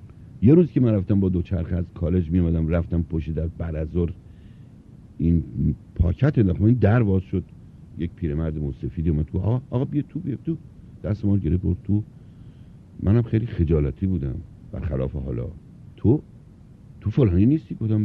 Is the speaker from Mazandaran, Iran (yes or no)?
yes; Nur, Mazandaran, Iran; ما البته نوری هستیم مازندرانی